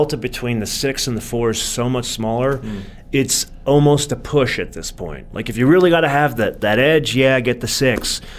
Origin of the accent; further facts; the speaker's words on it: California, United States; I am from California.